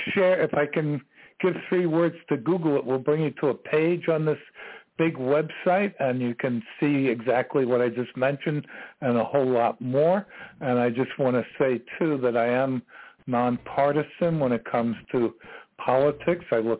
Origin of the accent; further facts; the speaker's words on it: New York, United States; also born or lived in Texas; I'm from New York originally.